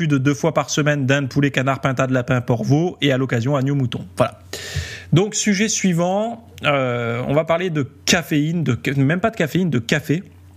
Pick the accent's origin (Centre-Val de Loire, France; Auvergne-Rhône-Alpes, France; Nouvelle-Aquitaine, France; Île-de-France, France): Centre-Val de Loire, France; born there; quand je suis né en Sologne, aussi en Sologne, il y avait du sanglier